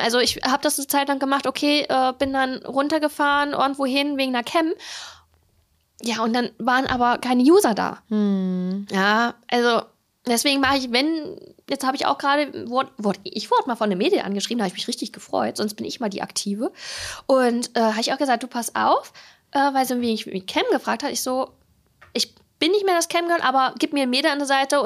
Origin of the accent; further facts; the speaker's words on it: Saxony-Anhalt, Germany; Bin aber kein Westdeutscher, nee. Ich bin schön im Osten.